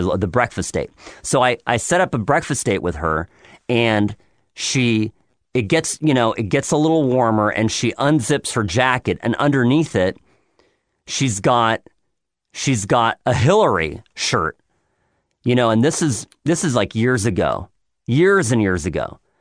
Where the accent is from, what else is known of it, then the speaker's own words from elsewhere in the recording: Chicago, Illinois, United States; born there; I was born in Chicago. So you can take the boy out of Chicago. You can't take the Chicago out of the boy.